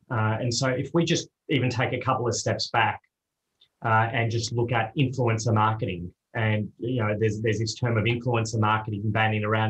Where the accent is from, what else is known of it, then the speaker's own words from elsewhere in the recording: Melbourne, Victoria, Australia; moved away as an adult; now in Amsterdam, Netherlands; Born and bred in Melbourne. The heart's still very much in Australia, but moved over here about 5 years ago